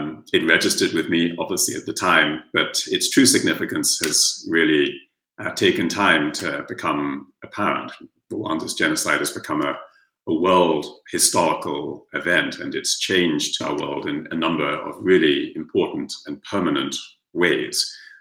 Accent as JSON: {"language": "English", "region": "London", "country": "United Kingdom", "tie": "born there", "said": "I was born in London in the 1970s. I can put the exact year on it. But my parents come from the small Caribbean nation of Guyana. But their ancestors, they hail from India"}